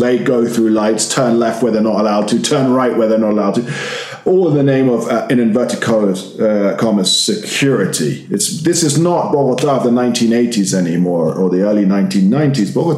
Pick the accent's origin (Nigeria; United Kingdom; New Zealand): United Kingdom; London; Yeah, I'm a walker. I'm from London.